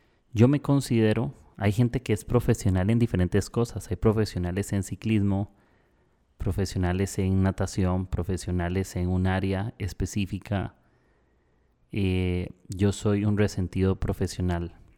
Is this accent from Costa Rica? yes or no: yes; Costa Rica; ya estoy en Costa Rica, voy a estar en unos 2 meses por acá en mi país